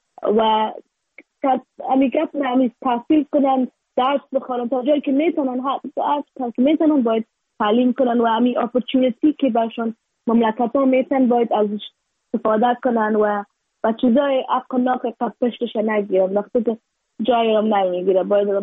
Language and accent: Persian; Afghanistan